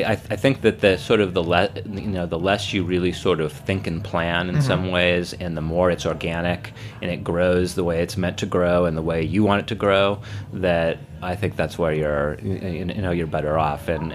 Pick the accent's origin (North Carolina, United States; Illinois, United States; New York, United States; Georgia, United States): New York, United States; I think as a New Yorker, sometimes you're just sort of trained not to look at too much.